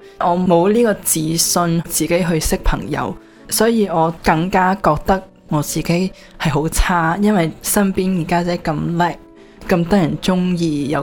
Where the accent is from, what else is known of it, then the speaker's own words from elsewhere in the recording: Toronto, Ontario, Canada; 咁直到我17岁读12班的时候呢，我是多伦多来的。